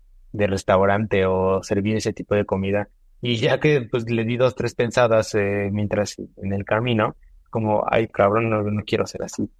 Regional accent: Zumpango, State of Mexico, Mexico; lo encontramos justamente en Zumpango, de donde yo soy.

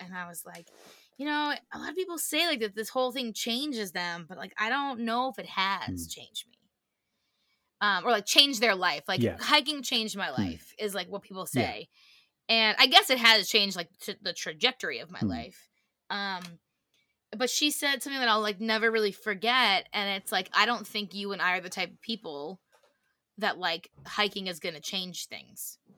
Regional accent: Massachusetts, United States; I grew up in Massachusetts, and I don't know if you're watching this on YouTube, you can see my face. It's very Irish looking. I'm half Irish, very proudly.

